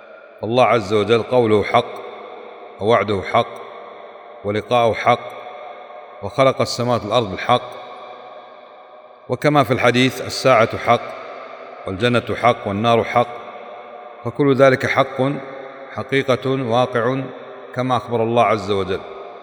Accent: Kuwait; وأنا زائركم من الكويت

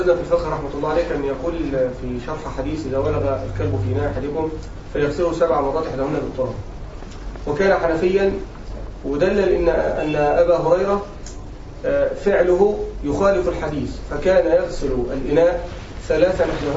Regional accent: Egypt; عندنا في مصر وعندنا في الدول العربية

